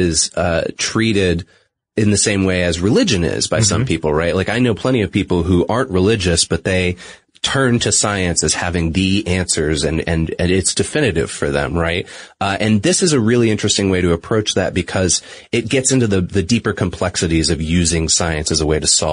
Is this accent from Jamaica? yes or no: no; New England, United States; I'm from New England originally, most people probably don't notice that because I tried not to affect my accent on the air.